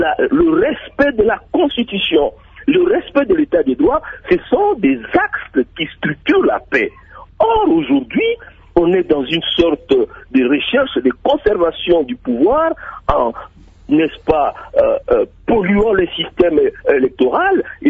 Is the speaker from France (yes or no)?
no; DR Congo; Donc, en tant que Congolais, nous devons nous départir, n'est-ce pas, de certains a priori et voir la situation dans laquelle nous sommes.